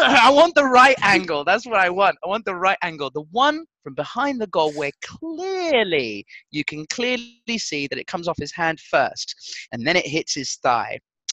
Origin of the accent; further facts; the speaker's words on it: Portugal; No, I grew up in Portugal.